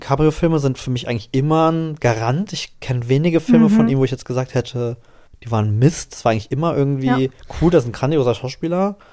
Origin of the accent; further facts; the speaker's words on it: Trier, Rhineland-Palatinate, Germany; Bei uns in Trier hatte das erste Multiplex-Kino